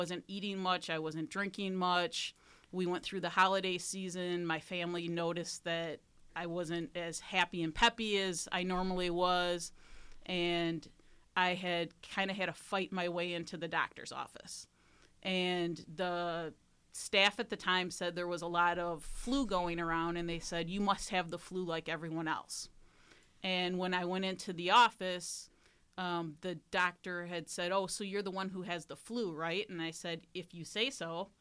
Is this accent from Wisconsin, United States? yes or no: yes; Kenosha, Wisconsin, United States; I am from Kenosha, Wisconsin. I lived here most of my life.